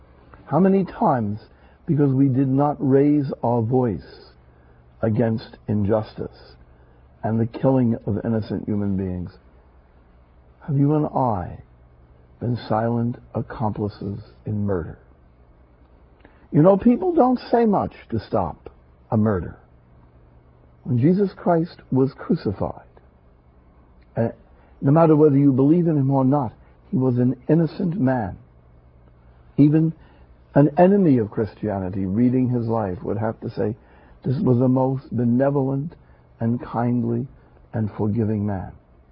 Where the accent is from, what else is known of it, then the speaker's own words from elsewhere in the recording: United States; I'm an American.